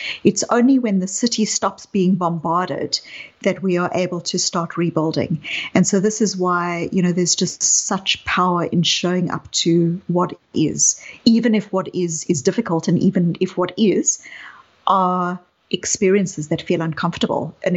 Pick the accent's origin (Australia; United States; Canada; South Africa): South Africa; you can hear from my accent that I grew up in apartheid South Africa. I was a white South African growing up in apartheid South Africa. And I lived in a white community